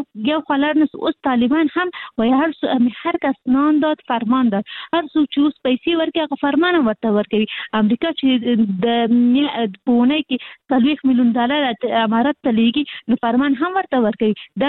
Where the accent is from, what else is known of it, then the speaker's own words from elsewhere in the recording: Kabul, Afghanistan; زموږ مرکز موږ خاصني د کابل یو.